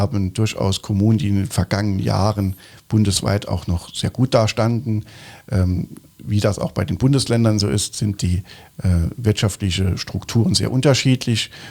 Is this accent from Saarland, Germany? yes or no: yes; Saarland, Germany; Und nicht nur im Saarland, aber bei uns im Saarland trifft das dann natürlich besonders zu.